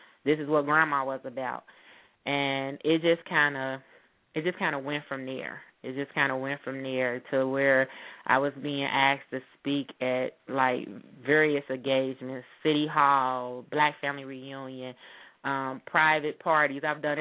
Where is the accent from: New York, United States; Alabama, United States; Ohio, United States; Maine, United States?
Ohio, United States; Cincinnati; I grew up in Walnut Hills in Cincinnati, Ohio.